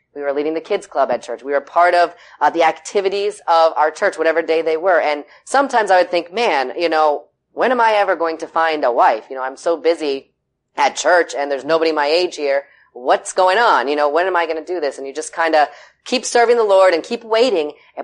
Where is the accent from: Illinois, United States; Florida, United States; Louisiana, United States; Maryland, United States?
Florida, United States; Growing up in South Florida, we were drug babies.